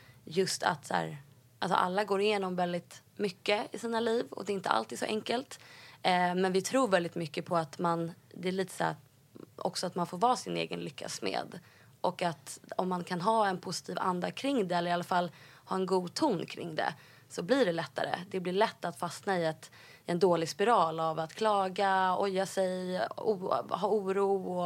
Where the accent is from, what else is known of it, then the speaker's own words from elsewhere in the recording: Stockholm, Stockholm County, Sweden; Jag är född i Stockholm.